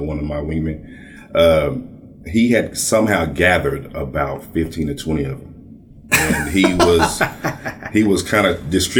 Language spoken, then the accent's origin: English; Dallas, Texas, United States; So, I am from Dallas, Texas, Oak Cliff.